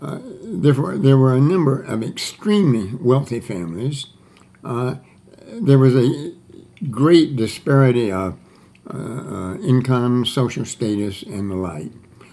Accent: Anniston, Alabama, United States; I grew up in Anniston, Alabama, a very small provincial town, a post-Civil War industrial city in Alabama, in the northeastern part of Alabama. It was not in the Cotton Belt.

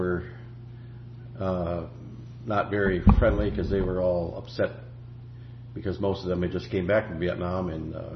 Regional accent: Melrose, Wisconsin, United States; I grew up on a farm in Melrose, Wisconsin.

